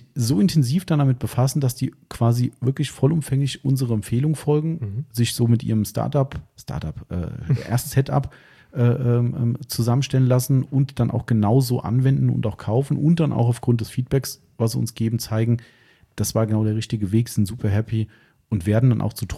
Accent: Hesse, Germany; Also ich bin da hier aus dem Taunus.

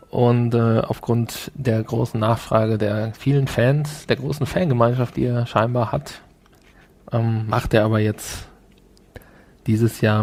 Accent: Essen, North Rhine-Westphalia, Germany; Ich bin ja auch aus dem Ruhrgebiet. Du erinnerst dich vielleicht. Ich bin ja in Essen geboren.

